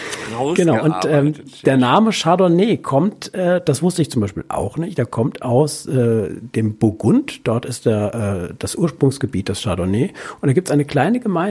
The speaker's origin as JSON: {"language": "German", "town": "Rüsselsheim", "region": "Hesse", "country": "Germany", "tie": "born or raised there", "said": "ich bin ja in Südhessen aufgewachsen, in Rüsselsheim. Und das ist dann schon wieder Richtung Frankfurt ein bisschen."}